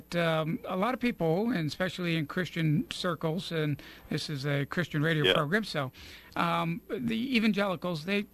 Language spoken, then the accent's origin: English; New York, United States; I'm originally from New York as well, from the western New York.